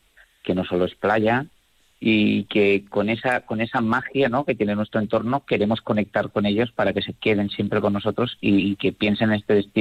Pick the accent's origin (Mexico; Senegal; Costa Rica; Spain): Spain; Canet, Valencian Community; con la gente de Canet, que como todo buen mediterráneo, ¿no?, como todo buen clima mediterráneo, somos muy abiertos, como somos todos los valencianos